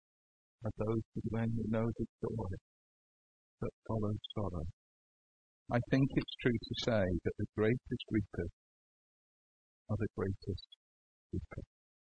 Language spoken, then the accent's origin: English; Edinburgh, Scotland, United Kingdom; I grew up in Edinburgh